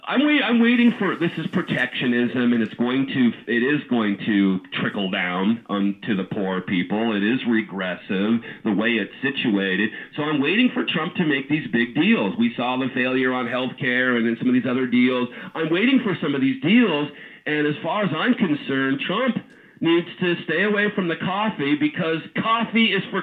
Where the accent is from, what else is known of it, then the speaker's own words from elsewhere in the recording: Washington, United States; when I was a kid, I grew up in Washington, which is farm area